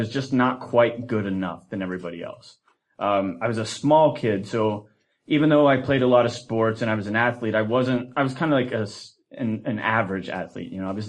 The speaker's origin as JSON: {"language": "English", "region": "Ohio", "country": "United States", "tie": "born or raised there", "also_born_or_lived": "Cincinnati", "said": "when my mom and I moved to Cincinnati, I grew up in Ohio, and I had spent my first 16 years in Eastern Ohio, kind of a very rural area."}